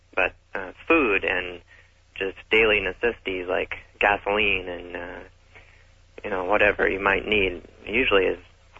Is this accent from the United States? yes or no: yes; Portland, Oregon, United States; now in Sapporo, Japan; I'm an avid listener from Portland, Oregon. I came over here about 3 weeks ago, and I really missed your program.